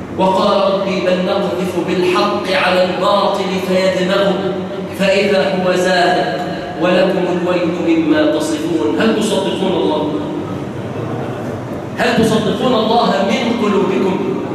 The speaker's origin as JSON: {"language": "Arabic", "country": "Egypt", "said": "اللهم احفظ بلادنا مصر"}